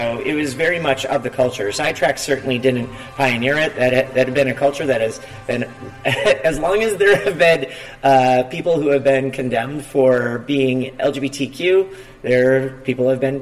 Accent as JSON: {"language": "English", "region": "Minnesota", "country": "United States", "tie": "born or raised there", "also_born_or_lived": "Madison", "lives_now": "Chicago, United States", "said": "I'm Midwest forever. I grew up outside of Minneapolis, Minnesota, went to college at the University of Wisconsin-Madison."}